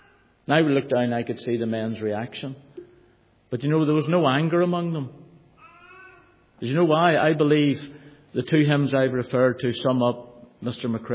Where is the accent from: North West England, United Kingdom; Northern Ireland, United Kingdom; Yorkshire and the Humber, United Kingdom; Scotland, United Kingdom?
Northern Ireland, United Kingdom; Belfast; I'm from Belfast, so I'll not say too much